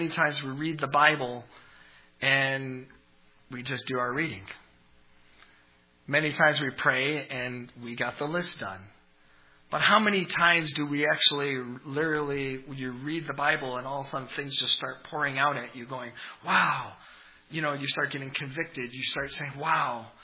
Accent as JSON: {"language": "English", "region": "Vermont", "country": "United States", "tie": "born or raised there", "also_born_or_lived": "New Hampshire / Michigan", "said": "But being born in New Hampshire, raised in Vermont, my childhood was in Michigan."}